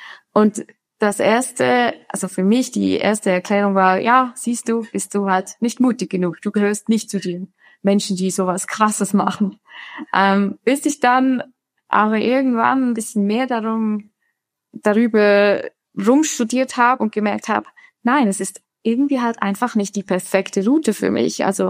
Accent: Flims, Graubünden, Switzerland; Ich bin Schweizerin und ich bin in den Bergen aufgewachsen. Also ich bin auch jetzt gerade zu Hause in Flims, das ist in Graubünden. Ich bin, seit ich klein bin, immer in den Bergen unterwegs.

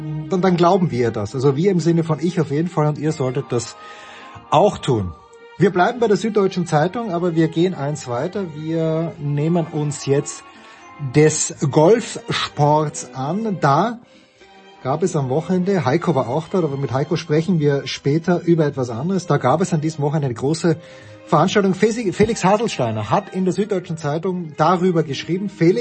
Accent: Austria; ganz persönlich als Österreicher

